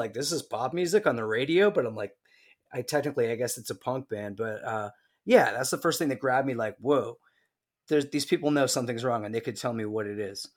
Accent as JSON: {"language": "English", "town": "Hamilton", "region": "Ontario", "country": "Canada", "tie": "born or raised there", "also_born_or_lived": "Toronto / Montreal / Guelph", "said": "I was born here in Toronto. I grew up in Hamilton, which is like 45 minutes down the line, and moved back here in 1995 when I was about 20, 21."}